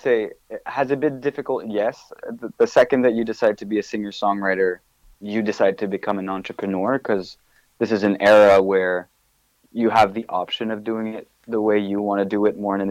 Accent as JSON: {"language": "English", "region": "Quebec", "country": "Canada", "second_language": "English", "said": "especially because I'm from the French-Canadian side of Canada, And I've always wanted to speak and write English."}